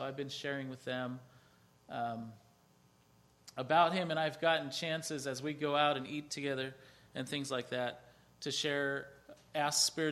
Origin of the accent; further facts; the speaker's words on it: Pennsylvania, United States; I grew up here in Lancaster County